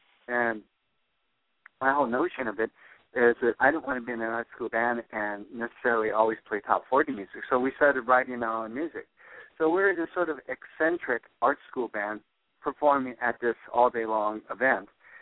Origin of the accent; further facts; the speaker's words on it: Los Angeles, California, United States; And then I was living in East L.A. I was born and raised in East L.A., which is the largest Hispanic community outside of Mexico City.